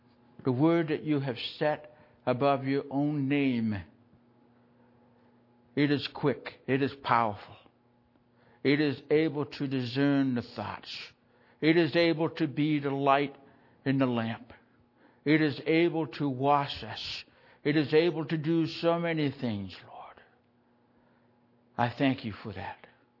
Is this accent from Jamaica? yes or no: no; Canada; I grew up in Canada and I played hockey. Of course, you can't be Canadian unless you play hockey.